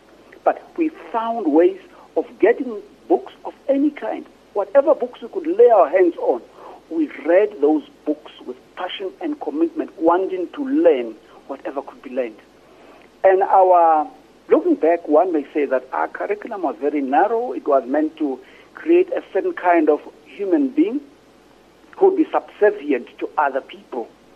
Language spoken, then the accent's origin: English; Tokoza, Gauteng, South Africa; I grew up in Togoz, which was part of the Eastern Ekurhuleni. There was no library.